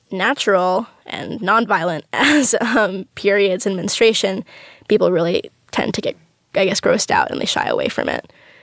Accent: New York City, New York, United States; I'm 21, and I currently go to school in the University of North Carolina, but I'm originally from New York City.

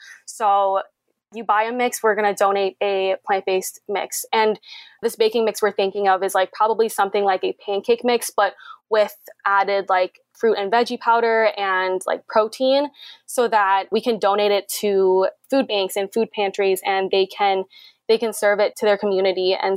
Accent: Vietnam; So growing up in Vietnam, like one of my favorite things was this like coconut dessert

